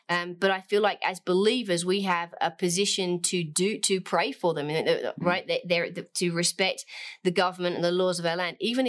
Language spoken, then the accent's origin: English; England, United Kingdom; I could say I have an identity as being English